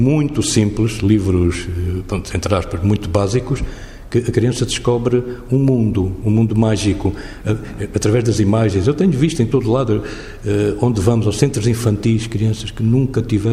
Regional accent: Luanda, Angola; eu sou de Luanda, sou do outro lado de Luanda

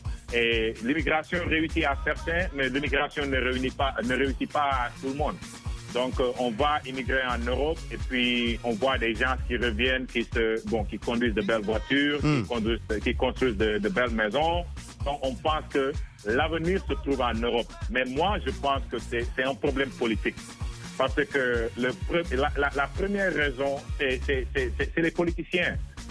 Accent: Senegal; parce que je suis originaire du Sénégal

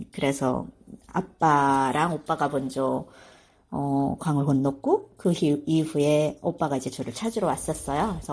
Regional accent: North Korea; also born or lived in South Korea; now in United States; 거의 북한에서 살았던 그 시간에 맞먹을 만큼한 시간이었다고 생각을 해요. 유학기를 빼고 나면. 그리고 한국에서 5년 남짓 살았고 지금 미국에서 5년 살고 있고

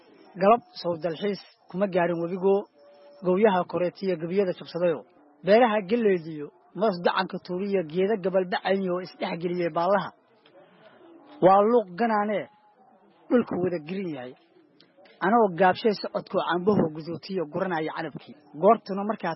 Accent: Lower Juba, Somalia; also born or lived in Galguduud; aniga waxaan ku dhashay gobolka Galgaduud gaar ahaan degmada Cawlaq

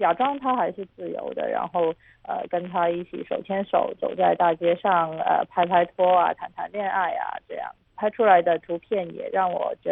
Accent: Guangzhou, Guangdong, China; 因为我和她都是土生土长的广州人，我们从小就在这里长大

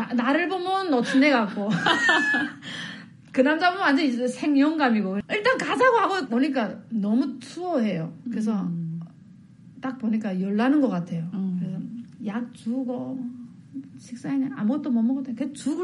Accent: North Korea; 저는 북한에서 뭐 했고 어떻게 북한 탈북했고 그다음에 중국에서 어떻게 살았고

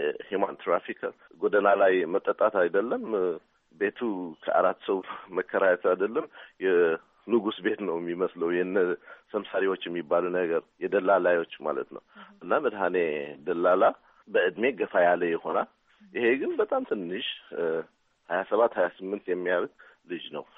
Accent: Asmara, Maekel, Eritrea; also born or lived in Khartoum; ተወልጄ ያደኩበት አስመራ ገዛ ማንዳ ጣሊያን የሚባል ሰፈር ነው

